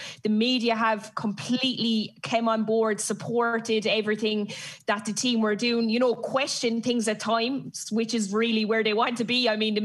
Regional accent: Ireland; and of course, being Irish, we were going to win the World Cup.

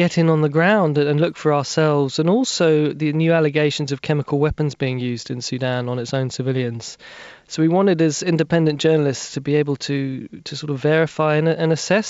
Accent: Hackney, London, United Kingdom; myself, I'm a freelancer from Hackney, East London

